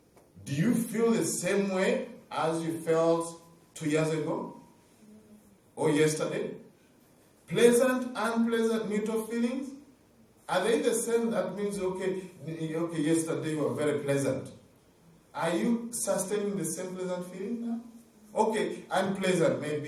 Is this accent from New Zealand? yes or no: no; Uganda; I tell them I'm a Buddhist monk and I'm from Uganda.